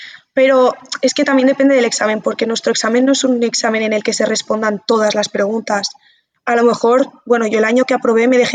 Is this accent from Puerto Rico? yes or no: no; Valencia, Valencian Community, Spain; mi pareja es de Zaragoza y yo soy de Valencia.